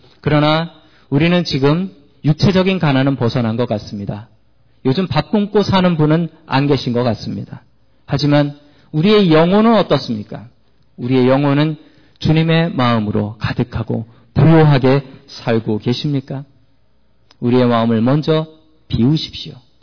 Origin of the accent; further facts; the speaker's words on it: Seoul, South Korea; 저의 고향은 서울 봉천동입니다. 봉천동에서 참 많이 자랐습니다.